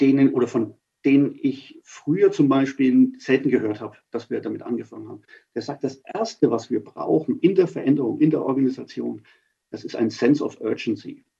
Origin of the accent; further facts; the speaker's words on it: Nuremberg, Bavaria, Germany; Wenn ich als Nürnberger, meine Söhne, die sind in München sozialisiert